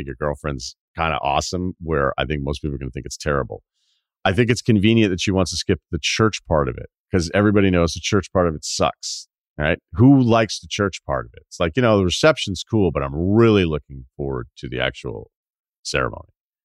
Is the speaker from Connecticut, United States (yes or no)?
yes; West Hartford, Connecticut, United States; born and raised in the West Hartford area